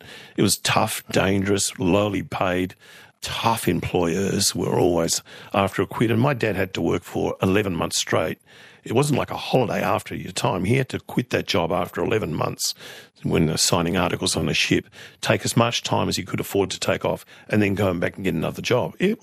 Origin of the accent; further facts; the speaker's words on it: Fremantle, Western Australia, Australia; I grew up in Fremantle, which was a really working class suburb. I don't think it is now. It's been gentrified since.